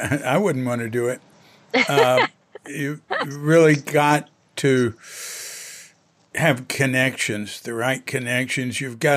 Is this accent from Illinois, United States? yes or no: no; Fort Worth, Texas, United States; I'm from Texas, Fort Worth, Texas.